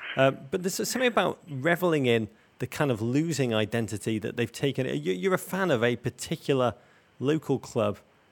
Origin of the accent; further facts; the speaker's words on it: Liverpool, North West England, United Kingdom; I grew up in Liverpool.